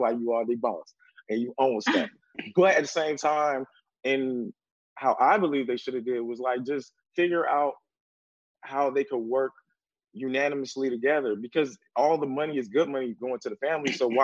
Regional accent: Miami, Florida, United States; I'm from the South, I'm from Miami.

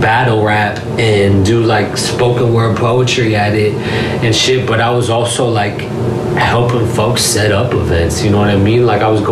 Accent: California, United States; also born or lived in Los Angeles; Like, I am from the Bay and LA, and I'm very, very proud to have that Bay aspect in the equation.

